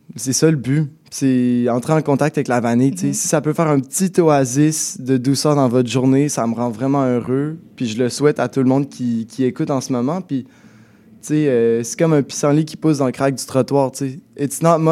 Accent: Quebec City, Quebec, Canada; Ah, excusez, je viens de Québec, fait que je dis la bus.

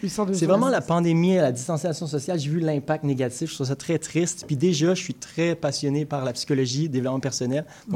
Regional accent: Sainte-Julie, Quebec, Canada; Oui, je viens de la rive sud de Montréal, donc Saint-Julie.

